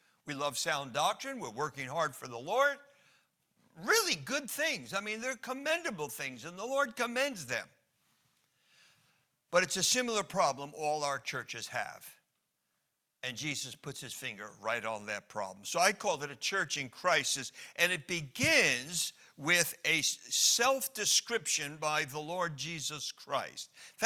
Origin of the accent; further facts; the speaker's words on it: New Jersey, United States; remind you that I am from New Jersey. I was raised here in New Jersey, and we're on a half vacation, half work time.